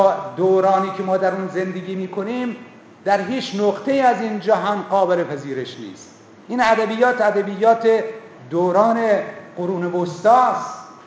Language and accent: Persian; Iran; به عنوان یه ایرانی خجالت کشیدم.